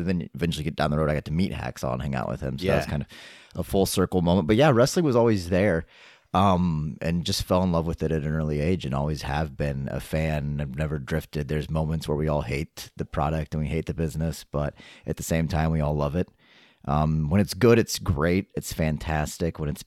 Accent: Indianola, Iowa, United States; So growing up in Indianola, our barber trained at Harley Race's Academy down in St. Louis, started working around the Midwest

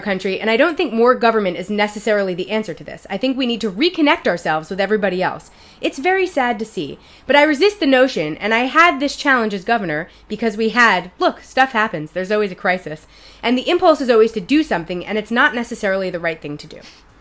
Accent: New York City, New York, United States; I've never held a gun. I grew up in New York City. I've never held a gun in my life.

